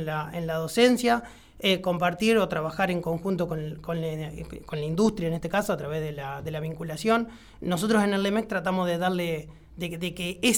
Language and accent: Spanish; Arenaza, Buenos Aires, Argentina; Yo soy de Partido de Lincoln, Arenaza, Partido de Lincoln, y bueno, la UNOVA me daba la posibilidad de estudiar cerca de mi casa, de poder seguir con trabajos que tenía en Arenaza